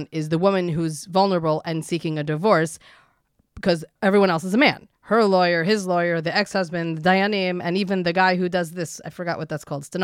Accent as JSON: {"language": "English", "town": "Lakewood", "region": "New Jersey", "country": "United States", "tie": "born or raised there", "said": "I promise you, I grew up in Lakewood, New Jersey, even though your Lakewood is very different than my Lakewood."}